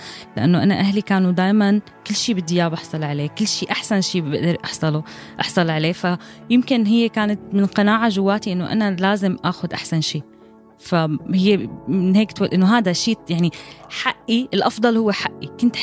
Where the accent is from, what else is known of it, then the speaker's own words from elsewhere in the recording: Syria; moved away; بس سافرت وطلعت من سوريا